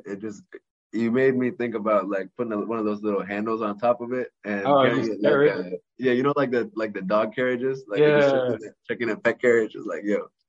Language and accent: English; Massachusetts, United States; also born or lived in India; But I grew up in Massachusetts mainly. Went to India a lot when I was younger.